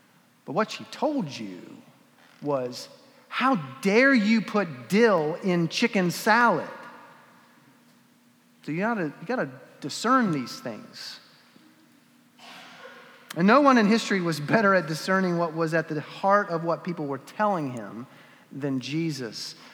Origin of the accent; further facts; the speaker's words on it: the South, United States; So growing up in the South, the world headquarters of passive aggression, you have to hone this skill.